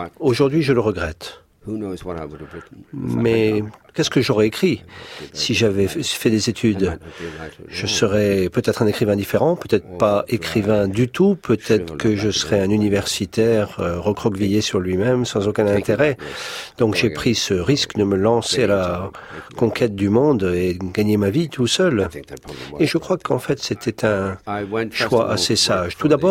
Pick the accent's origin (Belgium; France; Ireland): Ireland; French is a second language; Cela dit, j'écris en anglais d'Irlande. C'est une langue différente de l'anglais d'Angleterre.